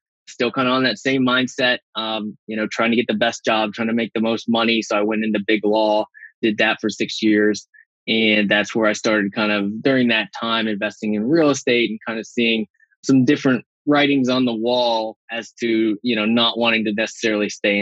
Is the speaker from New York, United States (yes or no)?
no; West Virginia, United States; I grew up in West Virginia. My mom is a retired school teacher and my dad is a retired coal miner. So really blue collar